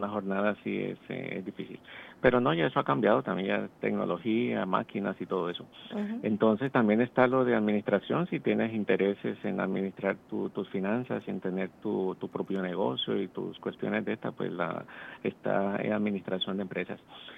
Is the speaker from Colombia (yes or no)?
yes; Colombia; Ya vengo de Colombia.